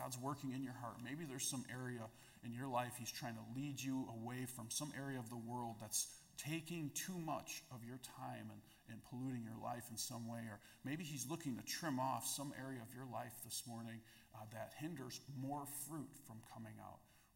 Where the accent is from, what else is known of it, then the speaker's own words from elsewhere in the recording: Wisconsin, United States; Give up all my hunting? No. We don't do that. I'm from Wisconsin.